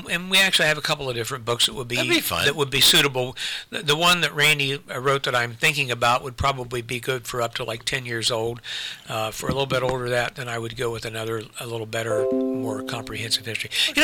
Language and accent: English; Ohio, United States; now in Marion, United States; So, I grew up in Southern Ohio.